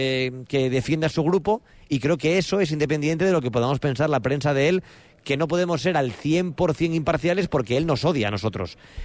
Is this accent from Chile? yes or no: no; Gijón, Asturias, Spain; Como soy de Gijón y soy del Sporting